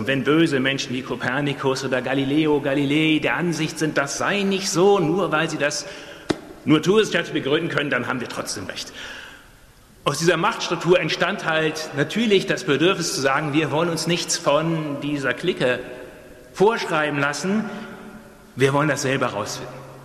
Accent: Germany; Ich bin genau in dem Spannungsfeld aufgewachsen, in den 70er und 80er Jahren war das ein richtig heißes Eisen, weil, wie man sich heute kaum noch vorstellen kann, damals hier in Deutschland

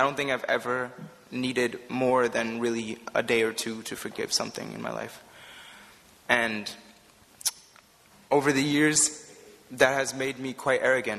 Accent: Berlin, Germany; And I grew up here in Berlin, so Berlin has a special place in my heart.

